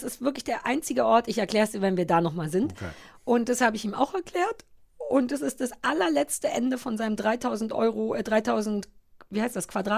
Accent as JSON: {"language": "German", "region": "East Germany", "country": "Germany", "said": "Ich kenne alle auf dem Land. Ich bin so jemand, ich bin ein richtiger Ossi."}